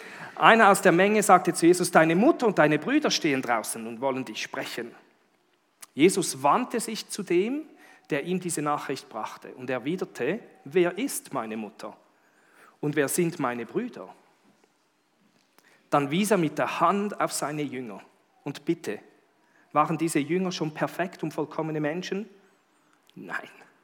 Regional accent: Eritrea; Ich bin in Eritrea geboren. Hier seht ihr ein Bild von mir in Eritrea. Und damals war es noch Äthiopien.

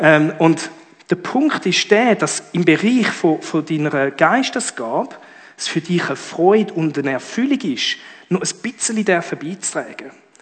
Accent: Djibouti; Ich bin in Afrika aufgewachsen

